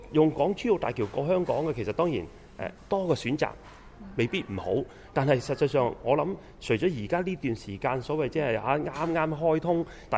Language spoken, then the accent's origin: Cantonese; Macau; 我哋澳門人亦都係作緊一啲犧牲嘅